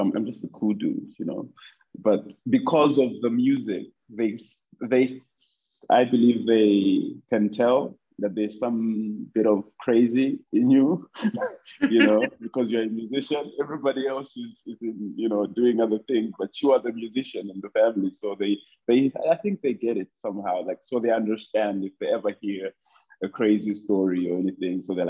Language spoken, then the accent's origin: English; Lusaka, Lusaka Province, Zambia; also born or lived in Itezhi-Tezhi; So I was born in Itezi, right, which is a small town in the southern province. That's where my mom worked as a nurse at the Itezi hospital. So after some time, we moved to Lusaka